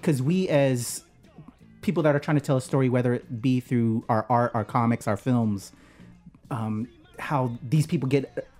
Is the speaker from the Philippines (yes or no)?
yes; Philippines; I'm Filipino, man.